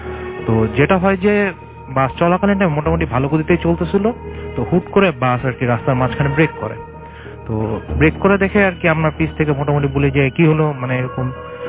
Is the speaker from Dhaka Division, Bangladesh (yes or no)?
no; Mirsharai, Chittagong Division, Bangladesh; যেহেতু আমার বাড়ি মিরেশ্বরে, আমার টোটাল রাস্তাটা আমার আর কি চিটাংয়ের বাসে যাওয়া লাগে না